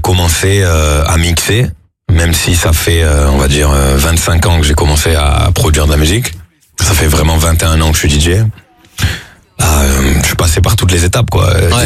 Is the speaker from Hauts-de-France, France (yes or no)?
no; Marseille, Provence-Alpes-Côte d'Azur, France; Moi, je suis de Marseille, donc puis je tourne avec mes potes avec qui j'ai grandi de Marseille